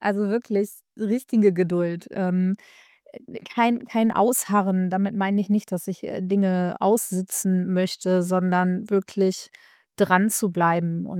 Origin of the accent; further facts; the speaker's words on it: Minden, North Rhine-Westphalia, Germany; born there; also born or lived in Hanover; ich bin geboren in Minden tatsächlich, habe meine Ausbildung hier gemacht und bin dann, hab in meiner Ausbildung meinen Mann kennengelernt. Und mit dem bin ich dann nach Hannover gegangen. Dort waren wir 10 Jahre